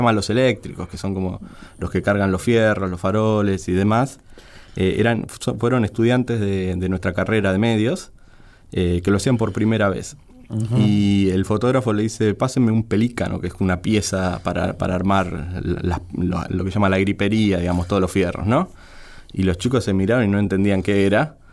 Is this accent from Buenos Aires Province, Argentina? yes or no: no; Ushuaia, Tierra del Fuego, Argentina; es mi ciudad, Ushuaia.